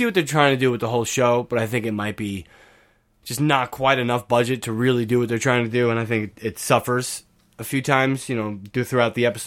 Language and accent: English; United States; unfortunately I'm American and ignorant.